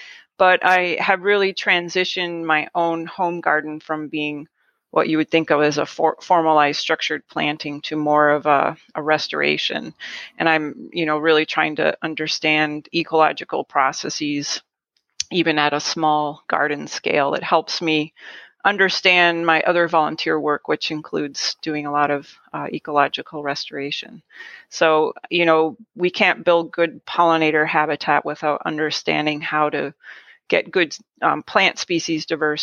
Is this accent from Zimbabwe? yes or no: no; Canada; now in United States; I grew up in Canada.